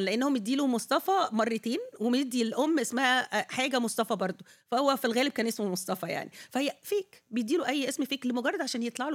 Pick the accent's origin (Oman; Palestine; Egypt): Egypt; احنا تربينا كلنا الجنريشن القديمة الأكبر شوية تربينا في مصر